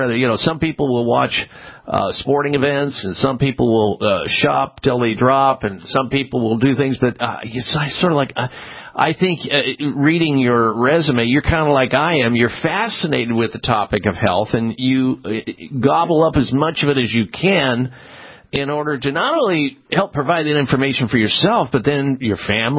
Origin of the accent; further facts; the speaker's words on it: Iowa, United States; I grew up in Iowa, not far away from where you grew up.